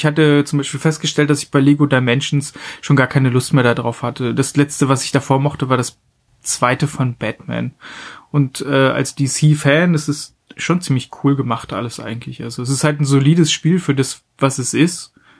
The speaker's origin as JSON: {"language": "German", "region": "Mecklenburg-Vorpommern", "country": "Germany", "tie": "born or raised there", "said": "die ich aus meiner Heimat Mecklenburg-Vorpommern kenne."}